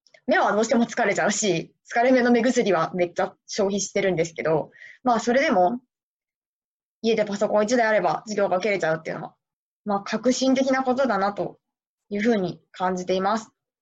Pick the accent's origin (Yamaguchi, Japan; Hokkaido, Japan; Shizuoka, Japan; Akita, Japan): Yamaguchi, Japan; Shimonoseki; 私は地元は下関市なんですけれども